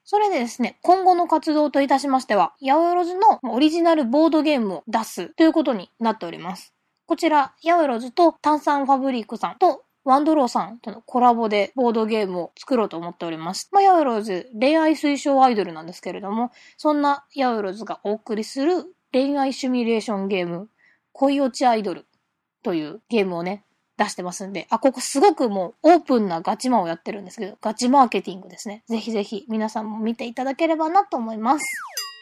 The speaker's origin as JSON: {"language": "Japanese", "region": "Kyoto", "country": "Japan", "tie": "born or raised there", "said": "京都生まれ、京都育ち、そして京都を拠点とした"}